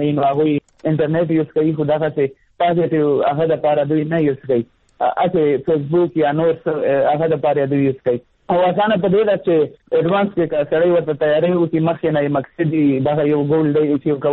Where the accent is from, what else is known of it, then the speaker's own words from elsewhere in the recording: Khyber Pakhtunkhwa, Pakistan; زه زما تعلق د وزیرستان سره دی